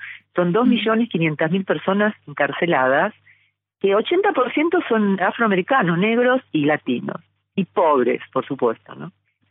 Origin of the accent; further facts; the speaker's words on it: Argentina; moved away; hace más de 20 años que vivo acá y obviamente soy inmigrante, soy de Argentina.